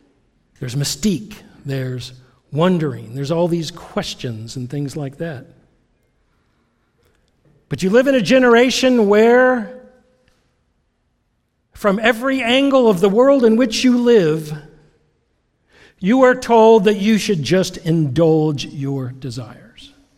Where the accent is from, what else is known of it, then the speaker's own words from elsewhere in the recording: Greenville, South Carolina, United States; just like we say, people from the upstate versus people from the Piedmont. I'm from Greenville. I'm from the upstate.